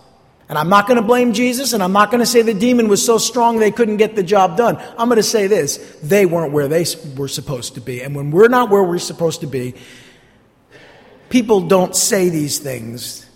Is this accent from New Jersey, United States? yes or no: yes; New Jersey, United States; Obviously, I am from North Jersey.